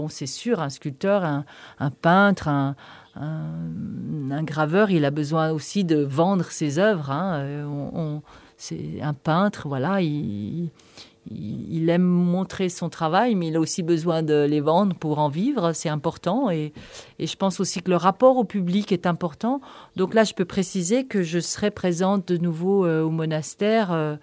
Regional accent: Geneva, Switzerland; now in France; je suis originaire de Genève, là où j'ai fait l'école d'art. Et puis, je suis très vite allée m'installer en Haute-Savoie, donc en France, là, en France voisine.

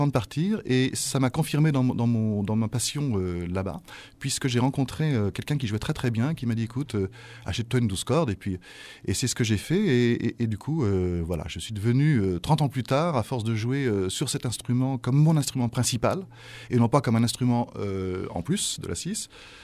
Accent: Blois, Centre-Val de Loire, France; je suis originaire du centre de la France, de Blois, pour être clair. Mais je suis un déraciné comme pas mal de Français.

